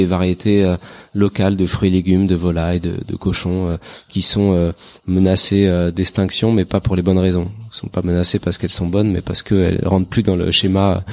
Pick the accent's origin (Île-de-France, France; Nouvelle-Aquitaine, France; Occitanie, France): Île-de-France, France; Paris; en tant que parisien, on découvre ces variétés qu'on n'avait jamais vues